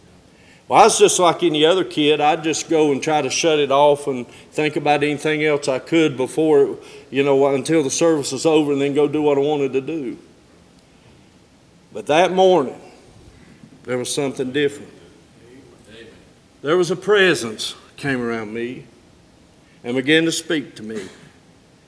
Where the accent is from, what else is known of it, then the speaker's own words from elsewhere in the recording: North Carolina, United States; I've got friends that I grew up with in Avery County here that know me in the past